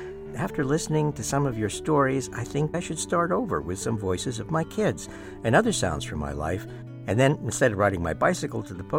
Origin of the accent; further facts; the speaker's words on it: New Hampshire, United States; A fellow that I knew, recluse, when I was growing up in New Hampshire, he was my mother's second cousin